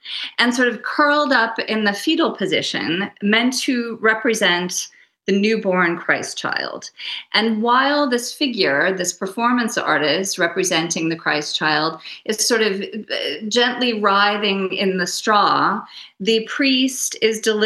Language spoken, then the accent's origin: English; United States; now in Germany; I mean, I'm American, as you might be able to hear, and so I'm more used to the separation between church and state, at least in theory. Here in Germany, things are a little more blurred